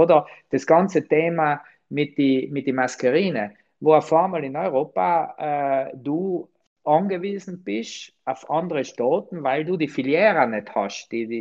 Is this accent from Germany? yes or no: no; Trentino-Alto Adige, Italy; dass wir das als erste Forderung haben, als Südtiroler, nicht nur als Südtiroler Tourismuswirtschaft